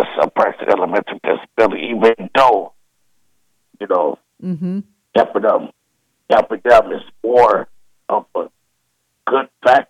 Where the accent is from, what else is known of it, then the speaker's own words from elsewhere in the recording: Lansing, Illinois, United States; born there; now in Madison, United States; I'm 38 years old. I'm calling for the Lansing area. I was born in the Lansing area, but now I live in the Madison area.